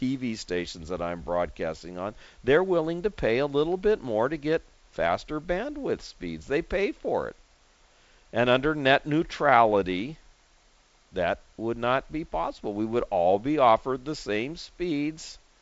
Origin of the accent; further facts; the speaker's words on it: California, United States; growing up around SeaWorld and knowing a lot of people that have worked there, that's a place that actually does a lot for our local oceans here, the Pacific Ocean